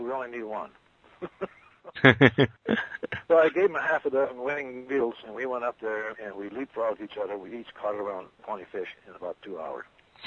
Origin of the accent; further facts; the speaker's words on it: Iowa, United States; When I grew up in Iowa, I fished a lot of warm water.